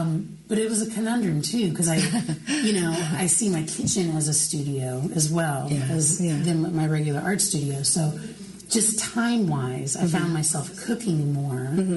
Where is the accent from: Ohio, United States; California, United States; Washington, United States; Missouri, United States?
Missouri, United States; Kansas City; I could have said, I'm from Kansas City. I'm just going to include Kansas City artists.